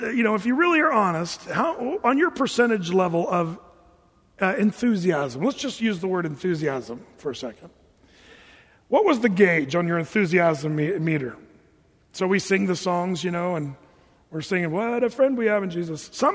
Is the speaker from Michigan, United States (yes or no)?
no; Oregon, United States; I grew up in Southern Oregon where these hippie gatherings got together